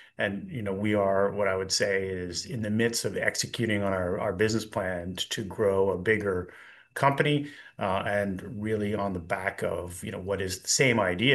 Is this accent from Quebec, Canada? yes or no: yes; Montreal, Quebec, Canada; a Bruins fan growing up in Montreal was certainly a place to develop a thick skin. I did start my career in capital markets in Toronto